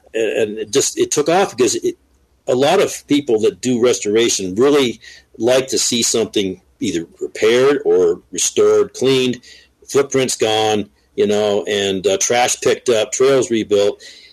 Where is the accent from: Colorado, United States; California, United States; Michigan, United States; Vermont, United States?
Vermont, United States; born there; I was living in Vermont. I was born in Vermont